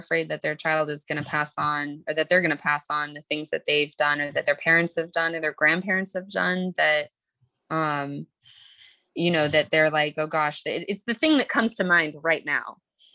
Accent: El Dorado Hills, California, United States; I grew up in El Dorado Hills in like a more suburban area, and we ended up moving when I was pretty young

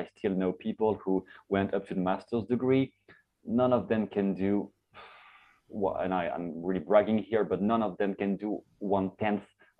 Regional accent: France; English is a second language; I come from France, and France is highly conservative anyway, no matter what the topic is.

